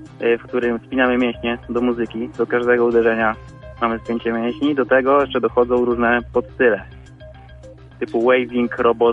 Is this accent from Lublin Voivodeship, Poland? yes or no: yes; Puławy, Lublin Voivodeship, Poland; now in Lublin, Poland; Pochodzę z Puław, ale uczę tutaj bądź też online.